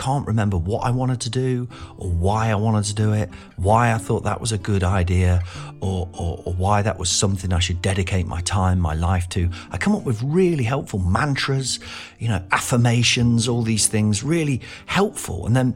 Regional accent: Nottingham, East Midlands, United Kingdom; to use the vocabulary of my hometown of Nottingham

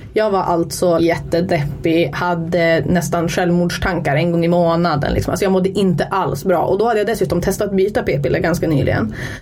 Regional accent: Vilhelmina, Västerbotten County, Sweden; now in Umeå, Sweden; Och sen 2012, då flyttade jag till Umeå. För vi är från Vilhelmina egentligen, båda två. Och 2011, det är typ bra att man kan ha årtal. 2011 flyttade jag till Umeå för att börja plugga.

